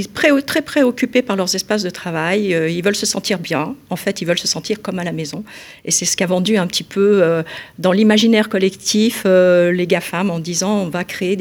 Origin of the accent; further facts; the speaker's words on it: Lyon, Auvergne-Rhône-Alpes, France; Oui, alors donc je suis lyonnaise, j'ai fait mes études d'architecture à Lyon